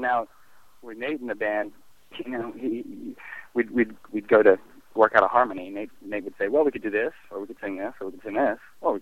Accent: England, United Kingdom; born there; I was born in England

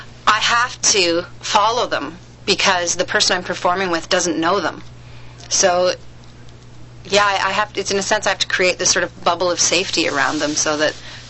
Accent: Calgary, Alberta, Canada; now in Toronto, Canada; I felt like I'd hit a glass ceiling in the theater community in Calgary

